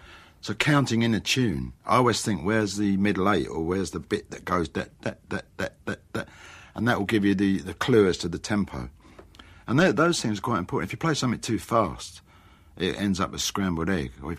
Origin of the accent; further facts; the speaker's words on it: Upminster, London, United Kingdom; I grew up in Upminster, and I grew up with a local accent, and I've savoured it.